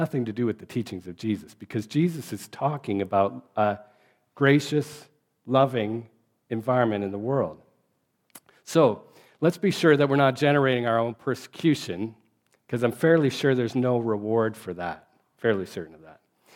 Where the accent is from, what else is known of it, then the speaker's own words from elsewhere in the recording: Saskatchewan, Canada; especially because I'm from Saskatchewan, right? There's no traffic there, right?